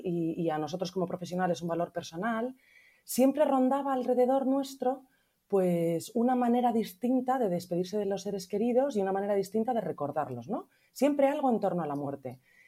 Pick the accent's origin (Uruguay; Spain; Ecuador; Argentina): Spain; Somos cuatro socios españoles, tres de ellos somos mujeres